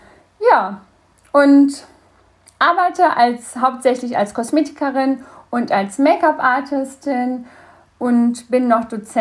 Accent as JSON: {"language": "German", "region": "North Rhine-Westphalia", "country": "Germany", "said": "ich komme ja aus dem Sauerland"}